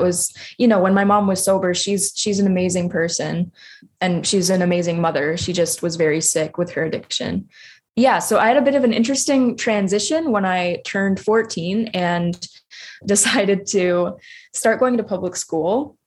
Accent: Maine, United States; I grew up in Maine.

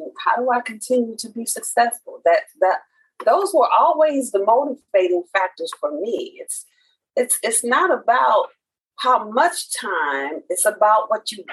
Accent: Chicago, Illinois, United States; I grew up in Cabrini.

